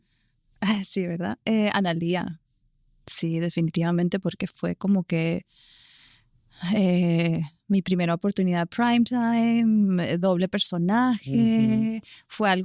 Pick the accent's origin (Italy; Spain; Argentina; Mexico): Mexico; como buena mexicana